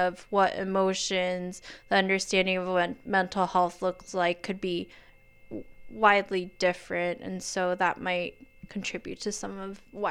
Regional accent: Taiwan; English is a second language; moved away; I'm from Taiwan, and there's not really, well, as far as when I was living there, wasn't really any talk about mental health.

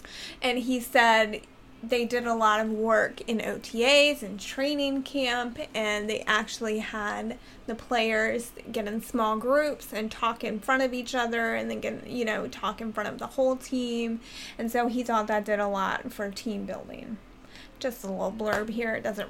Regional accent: Maryland, United States; born there; I was born in Ravens country, so from a young age, I was instilled a deep disdain for the Pittsburgh Steelers.

